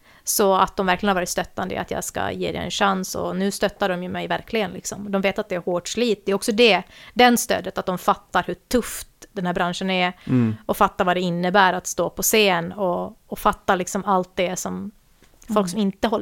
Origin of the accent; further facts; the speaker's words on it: Vaasa, Ostrobothnia, Finland; born there; Nej, vi är född i Vasa ju